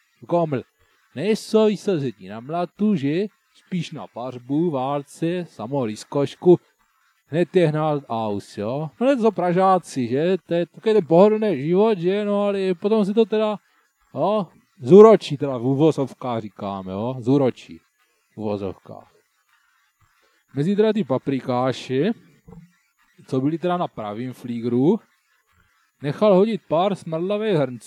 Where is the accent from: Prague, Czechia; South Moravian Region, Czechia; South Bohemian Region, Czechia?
South Moravian Region, Czechia; Brno; tak já jsem z Brna, tak já tady žiju tady